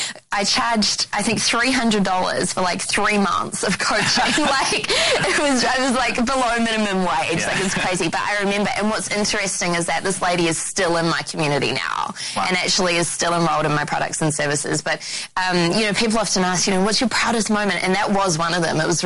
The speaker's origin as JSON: {"language": "English", "region": "Auckland", "country": "New Zealand", "tie": "born or raised there", "said": "I grew up in Auckland, New Zealand"}